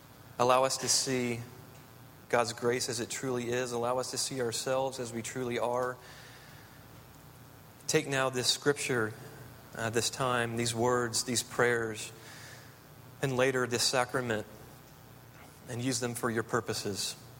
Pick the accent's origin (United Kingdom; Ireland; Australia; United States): United States; South Carolina; Now, all of us know, because we're from South Carolina, we probably know this story better than most.